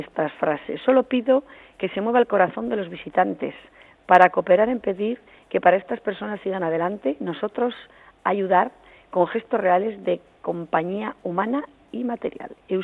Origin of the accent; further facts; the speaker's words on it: Artziniega, Basque Country, Spain; Yo, bueno, pues soy de Archiniega y tengo que, vamos, barrer para casa